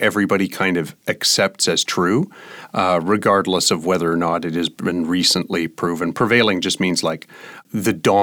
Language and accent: English; Canada; You know, because I come from like rural Canada. So, you know, there was like a Chinese restaurant in my hometown, you know.